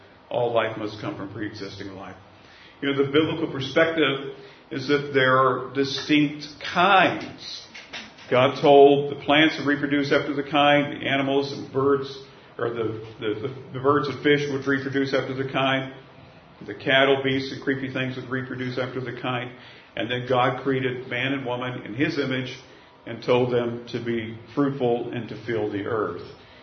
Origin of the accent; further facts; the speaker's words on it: Oklahoma, United States; I'm from Oklahoma. We used to say dead as a doornail.